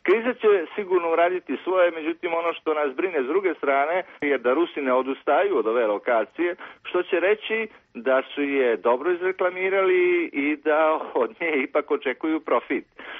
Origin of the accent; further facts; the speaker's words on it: Montenegro; Kod nas u Crnoj Gori zbog hiljadu i nešto razloga